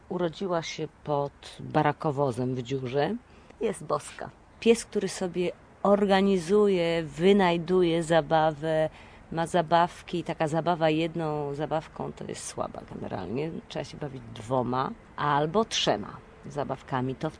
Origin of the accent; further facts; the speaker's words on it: Szczecinek, West Pomeranian Voivodeship, Poland; moved away as an adult; Ja dzieciństwo spędziłam w Szczecinku, tam się urodziłam, tam do pełnoletności wszystkie szkoły pokończyłam